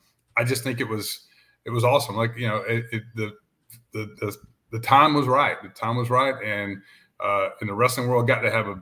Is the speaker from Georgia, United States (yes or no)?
yes; Brunswick, Georgia, United States; I grew up in Brunswick, Georgia, just above the Florida line, right above Jacksonville.